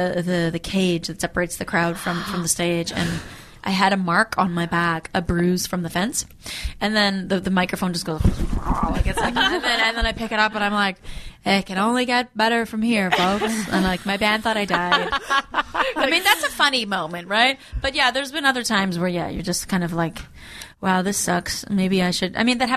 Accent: British Columbia, Canada; I'm from BC. I'm from British Columbia. Right. So it was cool. Like, my parents are from Victoria.

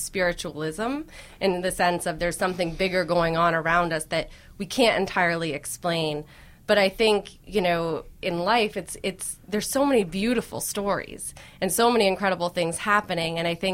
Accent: Vermont, United States; You know, I grew up in Vermont, so I grew up very close to the earth on a farm.

